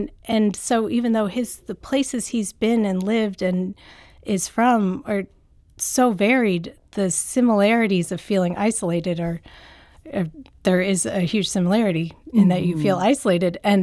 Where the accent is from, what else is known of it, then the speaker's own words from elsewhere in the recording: Memphis, Tennessee, United States; also born or lived in New Orleans; now in St. Louis, United States; because I was born in New Orleans. I was raised in Memphis. I've lived different places, and now I'm here in St. Louis, but my parents are Nicaraguan immigrants